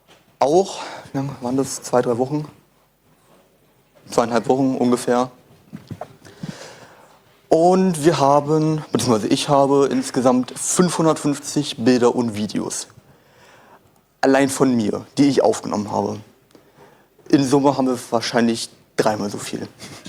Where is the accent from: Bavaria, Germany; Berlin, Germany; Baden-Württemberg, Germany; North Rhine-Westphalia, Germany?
Berlin, Germany; wie bereits angesprochen. Ich bin 17 Jahre alt, ich komme aus Berlin.